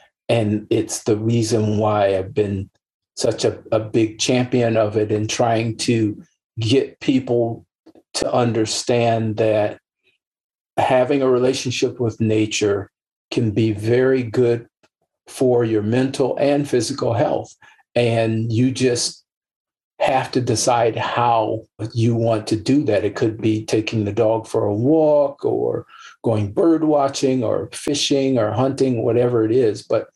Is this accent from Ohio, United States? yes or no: yes; Ohio, United States; As a young person growing up in Ohio, my parents were great people, very loving, caring people